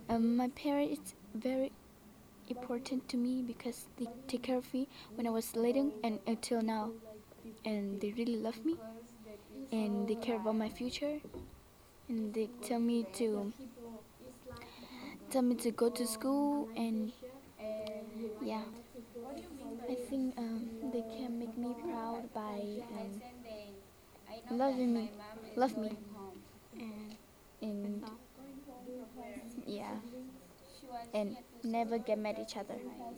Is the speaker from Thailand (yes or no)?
yes; Thailand; I'm 50 years old. My birthday is on May 11th. I'm from Thailand, which is a really pretty place, and I love to live there.